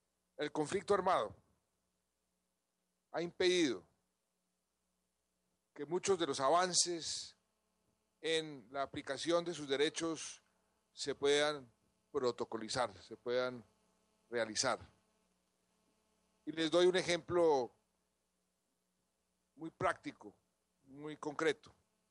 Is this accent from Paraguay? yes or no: no; Colombia; como colombiano y como presidente